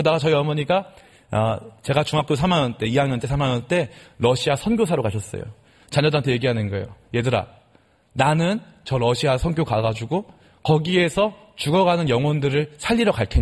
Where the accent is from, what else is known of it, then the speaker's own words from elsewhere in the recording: Samgakji, Seoul, South Korea; 저는 여기 삼각지에 살았습니다. 오랫동안 삼각지에 어렸을 적에 살았는데 우리 집은 너무나 가난했어요.